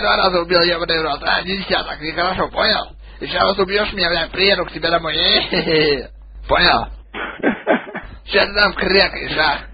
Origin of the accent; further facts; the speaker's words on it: Moscow, Russia; Я отсюда, из Москвы, понял? Я рядом с тобой живу.